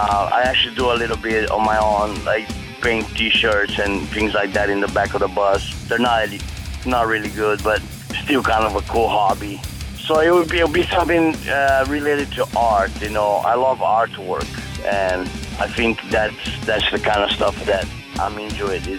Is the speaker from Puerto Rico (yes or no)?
no; Brazil; we're from Brazil